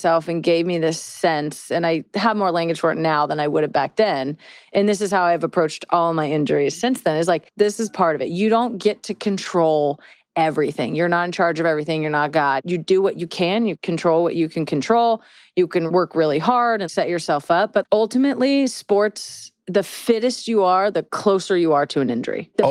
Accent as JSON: {"language": "English", "country": "United States", "said": "But I always took a lot of pride in being like, well, I'm American, too."}